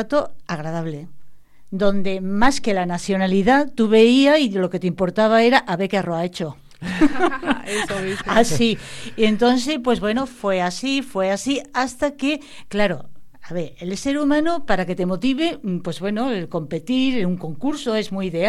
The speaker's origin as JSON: {"language": "Spanish", "town": "Seville", "region": "Andalusia", "country": "Spain", "said": "yo que soy de Sevilla"}